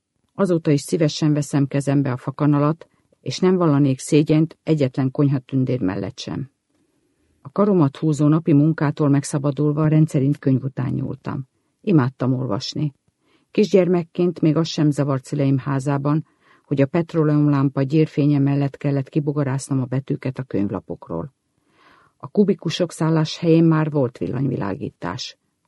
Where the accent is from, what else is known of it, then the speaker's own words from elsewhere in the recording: Ozora, Tolna, Hungary; born there; Tolna megyében Ozorán születtem.